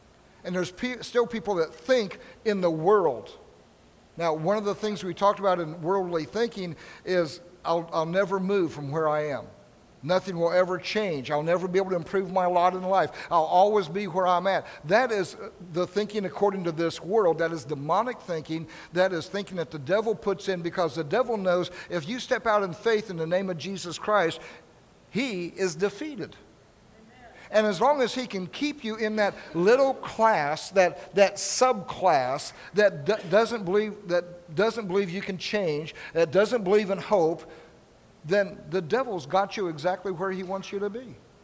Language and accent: English; Midwest, United States; I have never felt so cramped in my life. I'm coming from the Midwest.